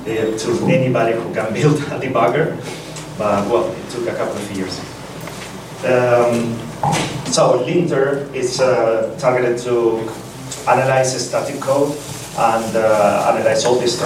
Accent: Argentina; English is a second language; from Argentina.

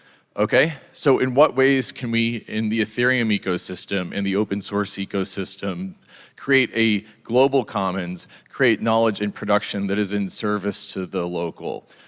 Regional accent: Boulder, Colorado, United States; in my hometown of Boulder, Colorado

